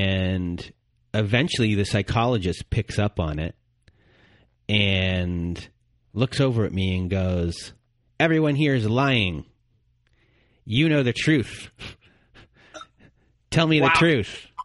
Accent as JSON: {"language": "English", "country": "Canada", "said": "we're Canadian. My mom's been down in Florida in some of the winters."}